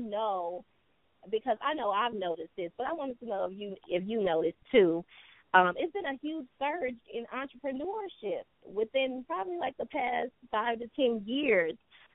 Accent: Milwaukee, Wisconsin, United States; growing up in Wisconsin, Milwaukee, it is not a lot of stores.

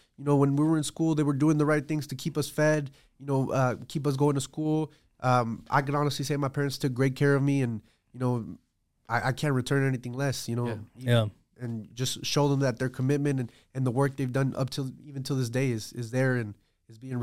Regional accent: Fort Worth, Texas, United States; I'm local from Fort Worth, you know, city next to Dallas.

